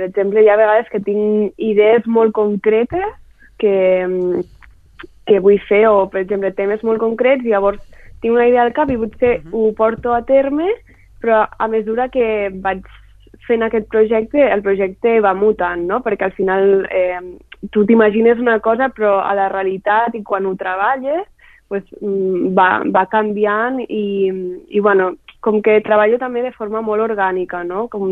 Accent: Andorra; Sí, bueno, jo com a andorrana també, i que m'encanta la natura

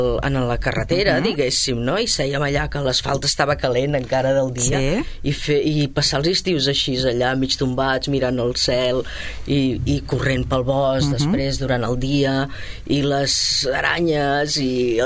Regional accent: Bellaterra, Catalonia, Spain; also born or lived in Sabadell; Vam néixer aquí a Sabadell, perquè vivien a casa els meus avis, però de seguida van comprar un terrenet a Bellaterra, mig camí entre Barcelona i Sabadell, i allà es van instal·lar i van fer una casa familiar.

